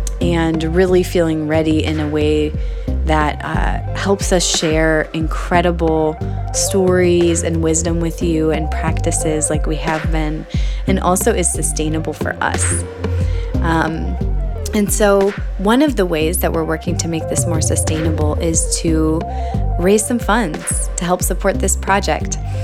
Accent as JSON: {"language": "English", "town": "Milwaukee", "region": "Wisconsin", "country": "United States", "tie": "born or raised there", "said": "the way I was brought up in Milwaukee organizing community was really just about like doing the work and getting it done."}